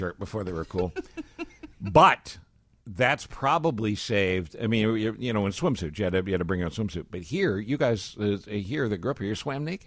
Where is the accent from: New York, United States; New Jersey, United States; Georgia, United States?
New York, United States; this is the amazing thing because I grew up in New York.